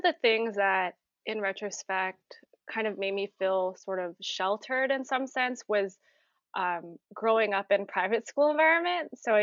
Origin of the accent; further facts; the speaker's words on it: Vallejo, California, United States; now in New York, United States; But I am born and raised in the Bay Area. I'm from Vallejo, you know, same hometown as you. But I've made my way to New York.